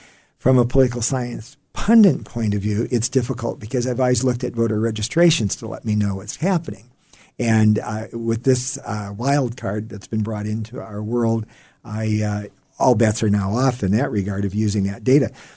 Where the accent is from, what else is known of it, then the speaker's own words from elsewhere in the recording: Wisconsin, United States; Well, I come from Wisconsin originally. I grew up with same day registration.